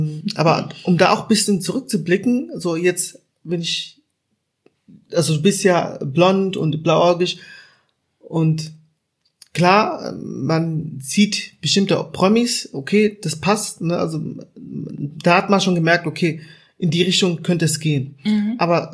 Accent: Germany; Und bei mir war es so, ich bin in Deutschland aufgewachsen, also alles mitgemacht.

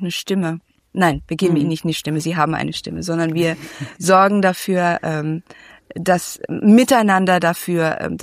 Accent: Indonesia; ich komme ja aus, also oder ich bin ja in Indonesien groß geworden

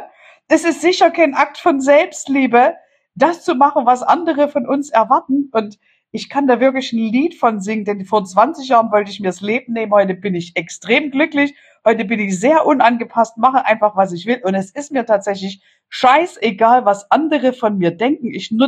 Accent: Saxony, Germany; mit einer weiteren Folge meines endlich angekommen Podcasts. Und ja, ich komme aus Sachsen.

